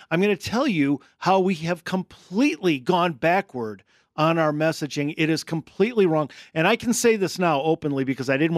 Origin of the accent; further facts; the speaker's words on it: Wisconsin, United States; I'm from Wisconsin.